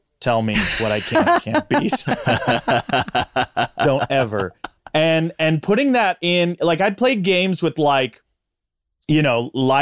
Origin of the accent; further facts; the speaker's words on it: Big Bear City, California, United States; I grew up in Big Bear City, California, and we were at Bear City Video renting it